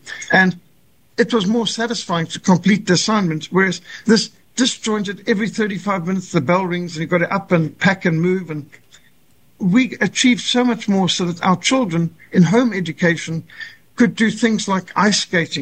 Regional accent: Zimbabwe; I grew up in Rhodesia, what today is communist Zimbabwe. And Rhodesia was a paradise back in the 70s as I was growing up there.

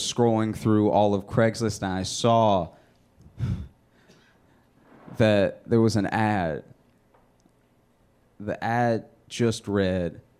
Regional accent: Alexandria, Louisiana, United States; And I grew up in Alexandria, Louisiana, which if you've never been there, don't know what it is, you're doing fine.

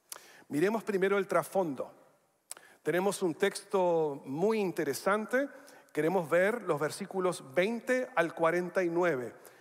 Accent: Chile; Tengo raíces varias. Nacido en Chile, criado en Chile, de padre norteamericano, de madre canadiense. Mis hijos han nacido en Estados Unidos, Uruguay y Chile. Así que tengo varios pasaportes

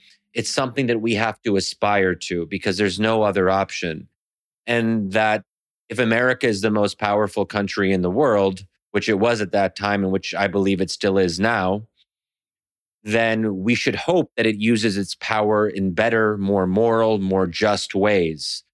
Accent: Pennsylvania, United States; I'm born and raised in Pennsylvania. Okay. But I'm original. My parents are Egyptian.

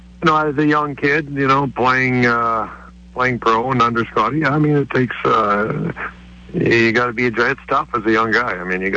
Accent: Montreal, Quebec, Canada; it was happened to be in my hometown from Montreal

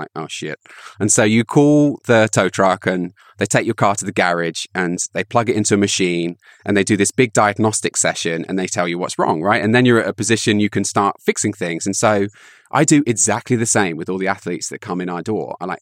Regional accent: United Kingdom; being British, they think I've got mad cow disease

